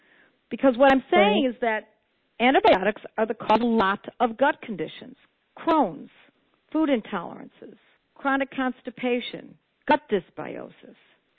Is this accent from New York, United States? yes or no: yes; Buffalo, New York, United States; In my hometown of Buffalo, New York, we had three.